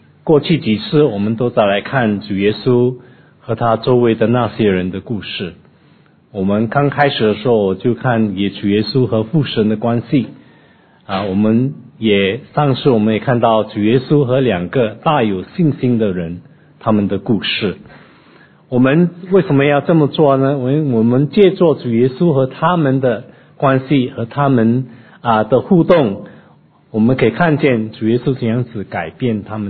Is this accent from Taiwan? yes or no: no; Bukit Mertajam, Penang, Malaysia; 我来自槟城州的一个小镇叫做大三角，我最近刚刚回去再回来